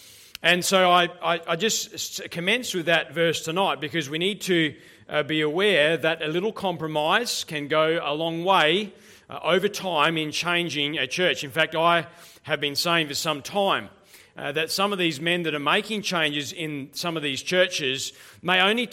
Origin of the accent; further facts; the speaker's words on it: Murray Bridge, South Australia, Australia; Where I grew up in Murray Bridge, we had a fairly steep driveway.